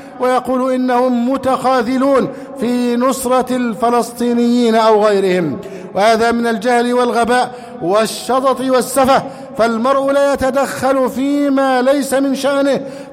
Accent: Egypt; اللهم احفظ بلدنا مصر

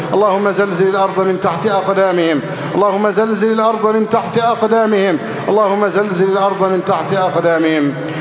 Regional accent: Egypt; اللهم احفظ بلدنا مصر أمنا أمانا، صفاء رخاء

